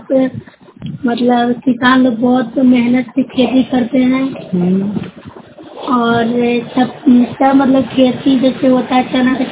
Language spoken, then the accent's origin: Hindi; Khajama, Bihar, India; मैं ग्राम 12 खजामा की रहने वाली हूँ, ब्लॉक नूरसराय, जिला नालंदा पड़ता है।